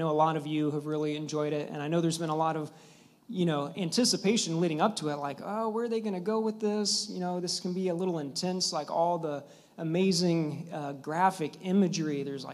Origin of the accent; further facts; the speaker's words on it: Texas, United States; I'm from Texas.